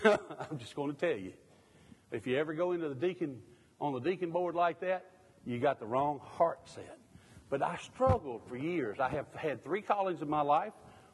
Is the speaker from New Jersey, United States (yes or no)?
no; Kentucky, United States; moved away; I'm a hillbilly from Kentucky, long misplaced.